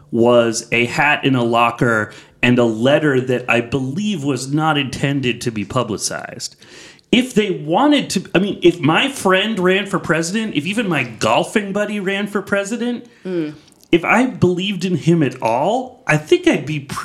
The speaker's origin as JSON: {"language": "English", "town": "Boston", "region": "Massachusetts", "country": "United States", "said": "The reason I root for the Patriots is because I'm from Boston."}